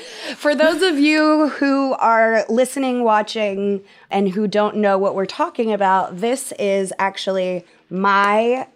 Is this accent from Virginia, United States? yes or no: no; Texas, United States; I grew up in Texas where I grew up in a very Christian home.